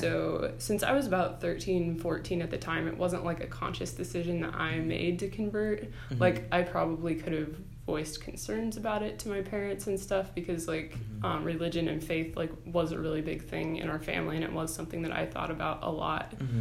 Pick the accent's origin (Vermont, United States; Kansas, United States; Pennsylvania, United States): Kansas, United States; Hillsboro; now in Lawrence, United States; So I grew up in Hillsboro, Kansas, but I've lived in Lawrence for about the past 6 years. Okay. But that's where I would say I was from.